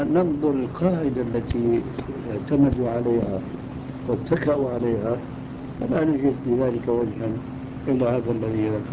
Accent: Syria; طبعا هذا الجواب كما يقولون أيضا عندنا في الشام ما بيخش الخجل

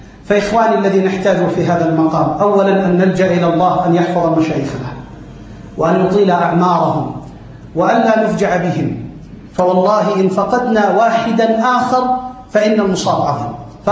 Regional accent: Amman, Amman Governorate, Jordan; also born or lived in Aqaba; لما كنت في مراحل الدراسية الأولى، وانتقلنا من العقبة إلى عمان في سنة 84-85

